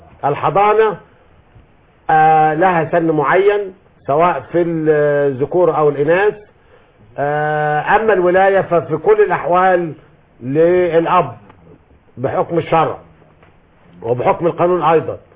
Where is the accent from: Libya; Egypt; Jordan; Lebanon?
Egypt; Upper Egypt; فزي ما بيقول المثل البلدي عندنا في الصعيد